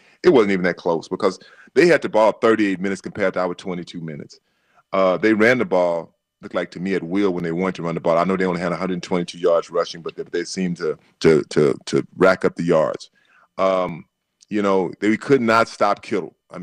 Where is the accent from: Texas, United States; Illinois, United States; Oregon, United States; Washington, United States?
Texas, United States; now in Los Angeles, United States; I'm not a true LA. I'm an LAan, LA Knight, as we call it. I'm from Texas.